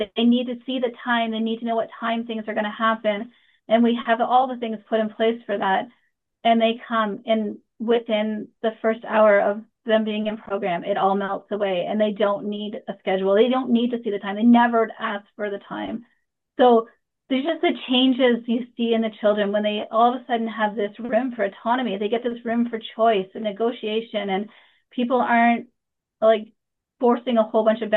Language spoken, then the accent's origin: English; Nova Scotia, Canada; also born or lived in Ontario; So I grew up in Nova Scotia, where we had a forest in the backyard. So the first 7 years of my life, I spent playing in the forest. And then we moved to Ontario